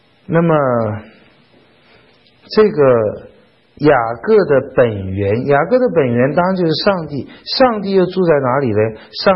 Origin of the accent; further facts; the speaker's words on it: China; 好像我们中国人说太仓之米层层相应啊